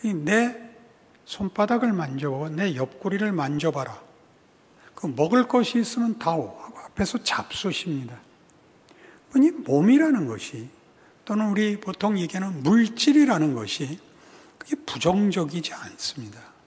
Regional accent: South Korea; 저는 이제 한국 사람이니까 한국 사람밖에 잘 모르는데

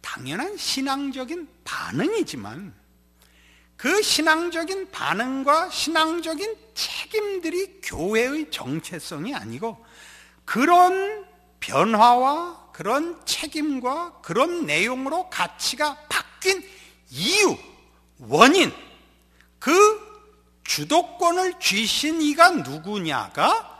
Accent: South Korea; 그러면 저 같으면 난 한국에서 왔다.

